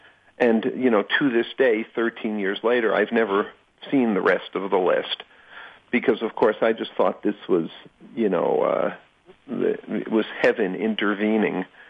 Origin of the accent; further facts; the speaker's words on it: New York, United States; You know, I grew up in New York and spent a lot of time in Greenwich Village, you know, during the late 60s and 70s, and early 70s.